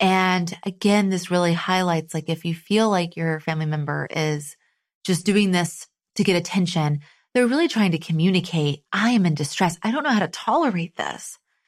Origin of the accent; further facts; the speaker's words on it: Texas, United States; now in New York, United States; So I'm from Texas originally, and my husband's from Jersey. And I moved here about 11 years ago.